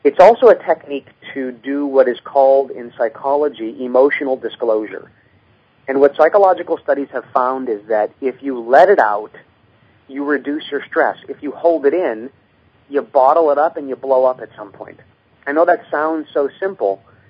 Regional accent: Hawaii, United States; I'm from Hawaii, and what we say is we say, please forgive me.

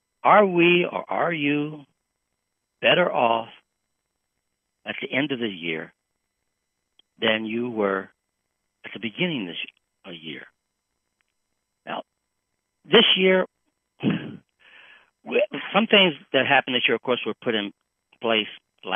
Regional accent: Detroit, Michigan, United States; I'm from the Midwest, Detroit. I've seen snowstorms

